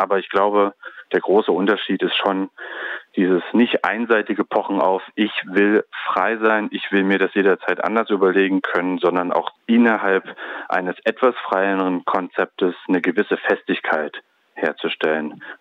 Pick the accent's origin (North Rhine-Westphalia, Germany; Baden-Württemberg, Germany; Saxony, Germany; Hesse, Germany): Saxony, Germany; Leipzig; aus der Stadt, wo ich herkomme, in Leipzig